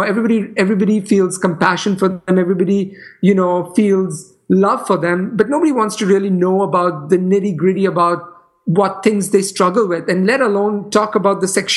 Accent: India; There is this writer that I grew up with in India.

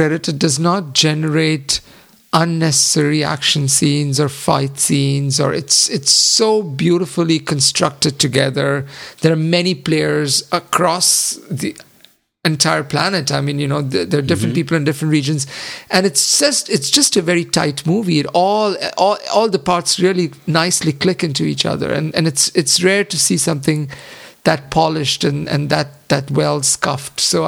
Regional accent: India; maybe I grew up in India and I have a particular affection for that.

